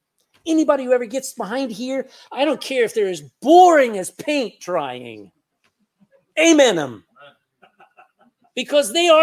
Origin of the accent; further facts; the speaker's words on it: Texas, United States; I'm a Texan. I don't speak the King's English.